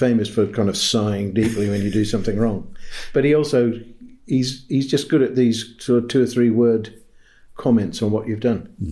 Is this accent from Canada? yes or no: no; Australia; born there; Where I was born in Australia